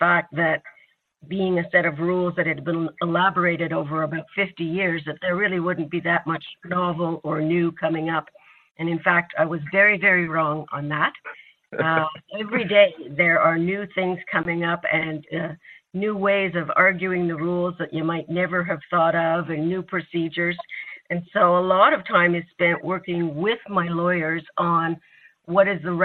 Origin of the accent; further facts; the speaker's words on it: Montreal, Quebec, Canada; Well, I am a Canadian citizen. I was born in Montreal and grew up in Montreal. And did my law school actually at McGill University in Montreal.